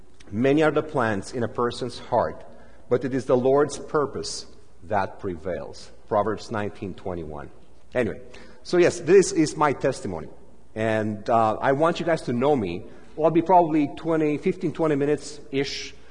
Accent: Bucharest, Romania; English is a second language; my hometown is Bucharest

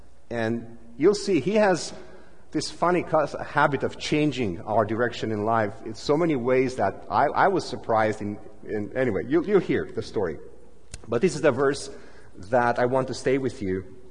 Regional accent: Bucharest, Romania; English is a second language; my hometown is Bucharest

